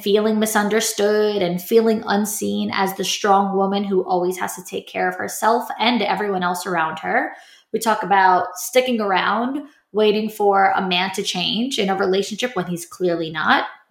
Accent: New York, United States; Now, of course, she is a lovely Southern darling and I am from New York.

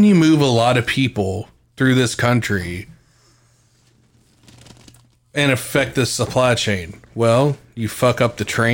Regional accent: West Virginia, United States; Fallout 76 takes place in my home state of West, by God, Virginia.

